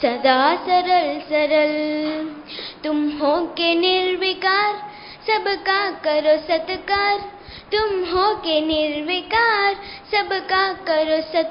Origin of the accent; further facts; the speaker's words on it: Narayanpet, Telangana, India; నేను మహబూబ్ నగర్ డిస్ట్రిక్ట్ నుంచి నారాయణపేట్ నుంచి వచ్చాను.